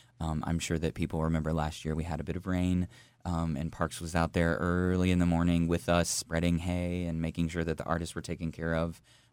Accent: Winchester, Kentucky, United States; It's a gathering place, I think, for Lexington, even since I was a young kid, and I grew up in Winchester, so we would always come over to the Woodland Art Fair.

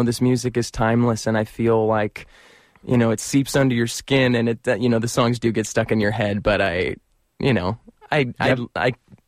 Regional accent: Chicago, Illinois, United States; And I'm originally from Chicago, so it was playing there.

